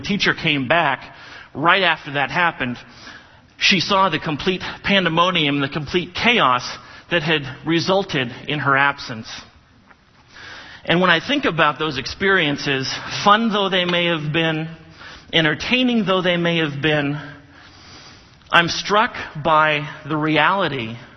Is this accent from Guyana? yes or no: no; Germany; I grew up in Germany, and I spent some time going to a German school where you had to speak German